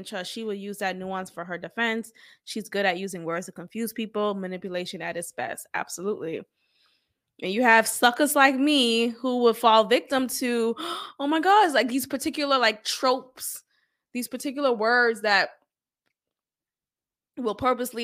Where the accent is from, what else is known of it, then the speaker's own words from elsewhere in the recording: Boston, Massachusetts, United States; And I hate to say that because I am a Bostonian, right? I grew up in Boston. That's my hometown. But Boston men, absolutely not.